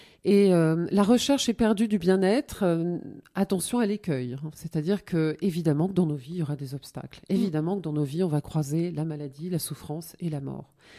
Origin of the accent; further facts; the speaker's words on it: Lyon, Auvergne-Rhône-Alpes, France; born there; also born or lived in New Caledonia / Drôme / Grenoble; Alors moi, je me dis Rhône-Alpine, Auvergne-Rhône-Alpine, puisque je suis née à Lyon, mais j'ai beaucoup voyagé. J'ai fait un séjour en Nouvelle-Calédonie